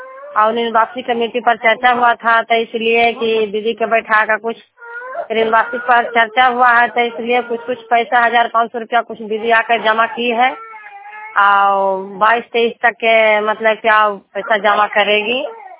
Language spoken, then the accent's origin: Hindi; Gangta, India; मैं गंगटा का रहने वाले हूँ